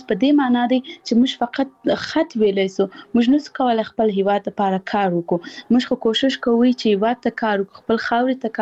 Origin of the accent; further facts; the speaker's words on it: Paktia, Afghanistan; اول زه خپل د پکتیا ولایت یم، زه د یو کلی یم،